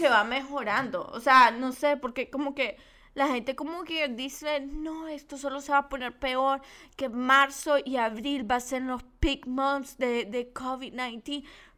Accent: Managua, Nicaragua; porque soy de Nicaragua, Managua, mi amor

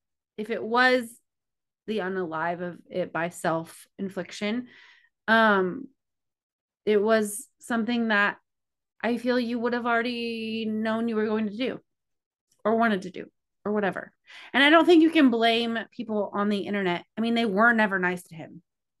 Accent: Indiana, United States; Number one, I'm from Indiana, and I love corn.

